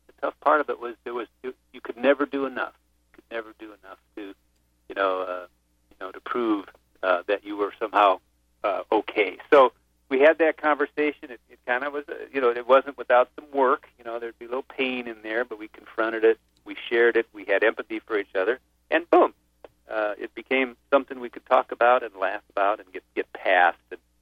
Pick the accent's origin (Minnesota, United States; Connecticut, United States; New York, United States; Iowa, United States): Iowa, United States; So I have great stories of growing up in Iowa